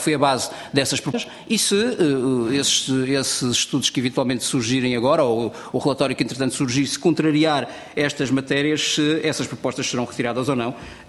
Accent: Madeira, Portugal; enquanto madeirense e autonomista

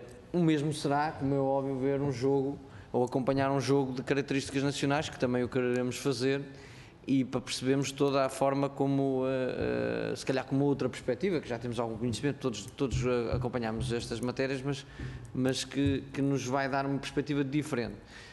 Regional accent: Centro, Portugal; porque eu sou do Distrito de Aveiro, portanto conheço bem aquilo

